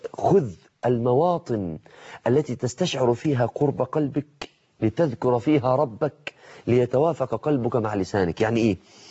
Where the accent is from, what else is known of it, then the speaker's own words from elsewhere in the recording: Mansoura, Dakahlia, Egypt; في عندنا في المنصورة حديقة بسيطة قوي